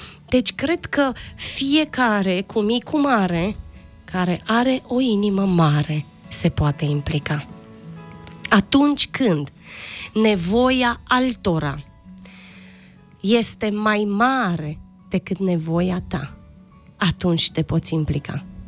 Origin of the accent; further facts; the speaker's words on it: Romania; Noi trăim în România, noi suntem români ca să facem ceva bun pentru țara în care locuim